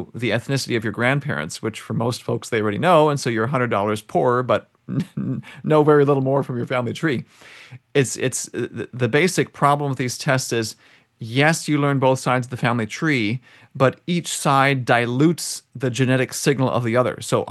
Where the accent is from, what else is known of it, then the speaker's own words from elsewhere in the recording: Wisconsin, United States; I grew up in Wisconsin, 23 years of my life.